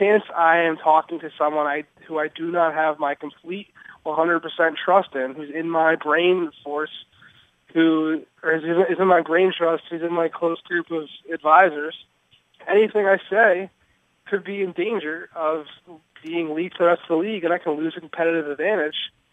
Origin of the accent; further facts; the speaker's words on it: Philadelphia, Pennsylvania, United States; now in Boston, United States; I mean, I'm from Philly, for those who don't know.